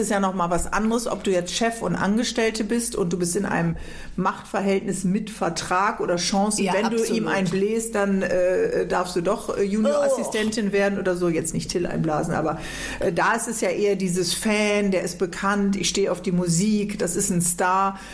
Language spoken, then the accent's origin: German; Frankfurt, Hesse, Germany; gestern Abend war doch Pokalendspiel für uns als Frankfurter.